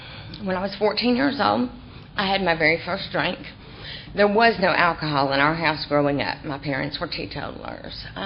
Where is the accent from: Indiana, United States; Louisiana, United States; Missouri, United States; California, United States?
Indiana, United States; Anderson; born there; I was born in 1970 in Anderson, Indiana.